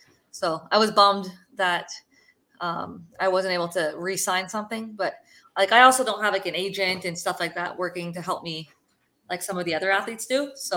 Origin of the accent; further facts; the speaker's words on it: Sarnia, Ontario, Canada; So I drove home to Sarnia, which is my hometown, right after school today.